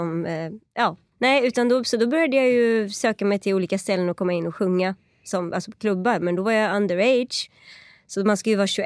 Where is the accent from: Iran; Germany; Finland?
Iran; Alltså där jag kommer ifrån är det liksom, det är som att mörda någon kan man säga. Alltså iranska liksom, ja.